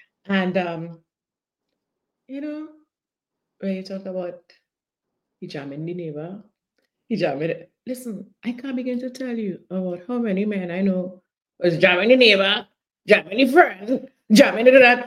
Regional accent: Trinidad & Tobago; I grew up in Trinidad and Tobago.

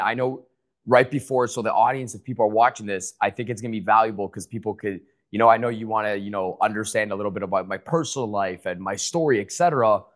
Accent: Ontario, Canada; Yeah, I was born and raised in right outside of Toronto, Canada.

